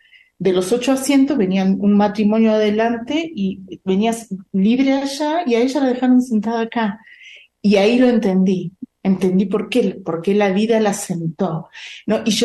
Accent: Argentina; sí, traemos yerba, somos argentinas.

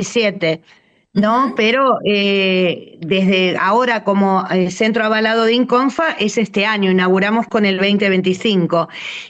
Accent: Buenos Aires, Argentina; soy porteña, pero no vivo en CABA

